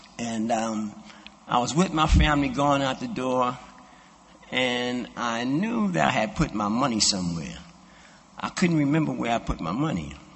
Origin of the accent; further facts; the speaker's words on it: New York City, New York, United States; I grew up in Brownsville in Brooklyn, and Brownsville in Brooklyn was a very hard, rough neighborhood